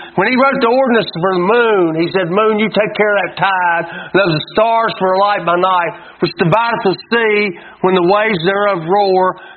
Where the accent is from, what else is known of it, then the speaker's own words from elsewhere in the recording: United States; We're used to it. We grew up in America.